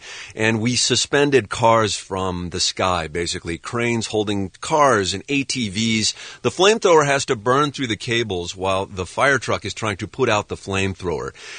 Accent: Ohio, United States; I remember this when I grew up in Ohio, they said that.

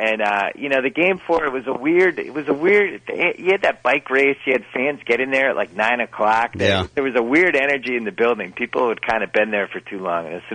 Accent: Boston, Massachusetts, United States; Yeah, I'm from Boston. What do you want?

